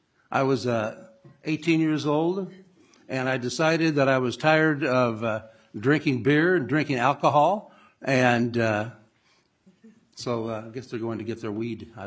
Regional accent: Ohio, United States; now in Minnesota, United States; I grew up in Ohio, and I moved to Minnesota in 1990, so I've been here longer

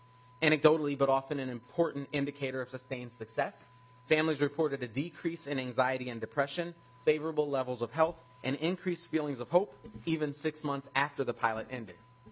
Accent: Minnesota, United States; as a Minnesotan who is used to poverty and hunger in our communities

